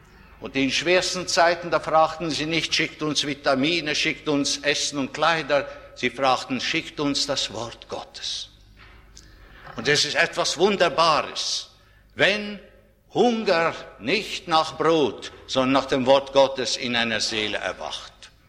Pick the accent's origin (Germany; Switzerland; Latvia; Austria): Latvia; Riga; Überall, wo ich in meiner Heimatstadt Riga oder in den verschiedenen Gemeinden und Gruppen deutscher, evangelisch-lutherischer Christen in den Sowjetrepubliken bin